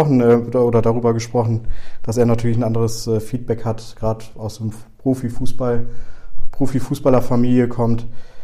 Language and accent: German; Düsseldorf, North Rhine-Westphalia, Germany; Freut mich natürlich als Düsseldorfer.